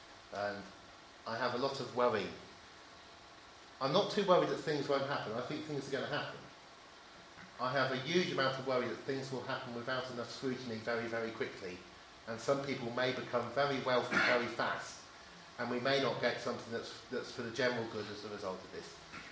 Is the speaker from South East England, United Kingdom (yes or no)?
yes; Oxford, South East England, United Kingdom; when I was growing up in Oxford in the 1970s and early 80s